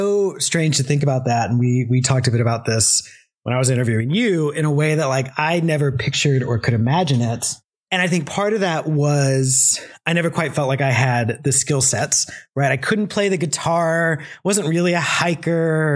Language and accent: English; Texas, United States; I grew up in Texas, like very different camps down there, like vacation Bible school sort of camps, very different.